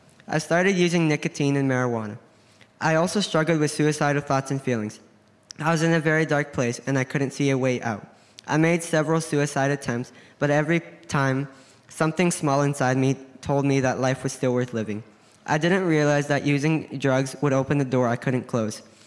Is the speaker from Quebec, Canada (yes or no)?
no; Three Hills, Alberta, Canada; also born or lived in South America; Some of you will recognize me because, you know, Three Hills is my hometown.